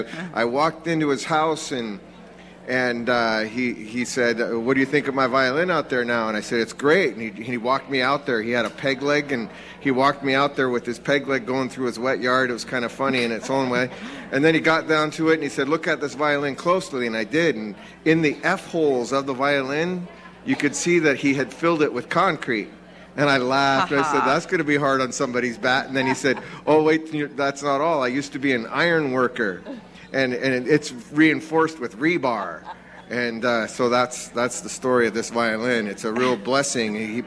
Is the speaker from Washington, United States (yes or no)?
yes; Bellingham, Washington, United States; I'm from the Lummi tribe, not Lumbi tribe, Lummi tribe, near Bellingham, Washington. That's where I'm from.